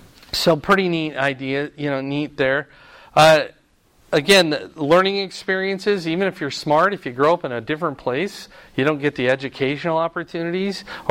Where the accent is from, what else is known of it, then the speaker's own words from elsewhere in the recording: United States; born there; I'm so thankful I was born in the United States